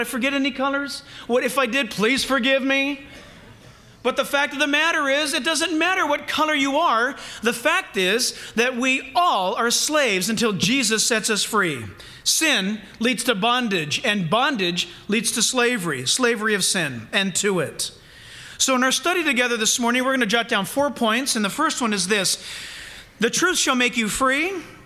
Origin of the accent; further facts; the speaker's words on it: United States; because I'm an American, when I think of slavery, I think of Black America and early America and slavery.